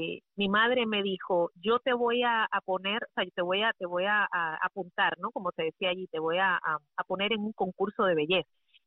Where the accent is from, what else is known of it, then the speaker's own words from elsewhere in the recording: Madrid, Community of Madrid, Spain; born there; Yo nací en Madrid, España. Soy producto de un soldado militar, veterano y médico que fue a estudiar medicina a España, que se enamoró de una española andaluza.